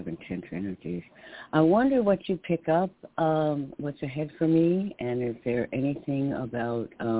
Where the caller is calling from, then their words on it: New York, United States; in New York.